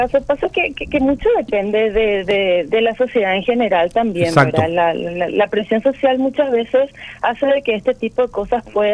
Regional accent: Paraguay; nosotros como paraguayos

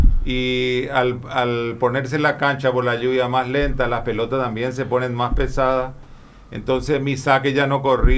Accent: Paraguay; born there; yo nací en Paraguay

